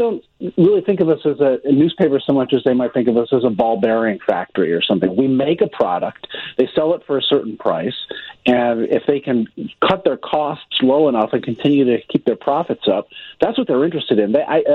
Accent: Ann Arbor, Michigan, United States; like I grew up in Ann Arbor, Michigan.

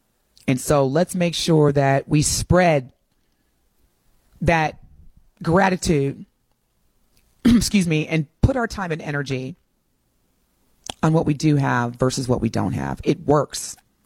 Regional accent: United States; I'm an American. I don't know any other country in terms of where I live and raising my children and being raised.

